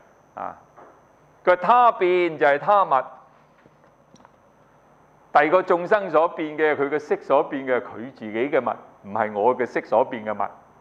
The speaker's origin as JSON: {"language": "Cantonese", "country": "China", "tie": "born there", "said": "我喺大陸出世嘅其實"}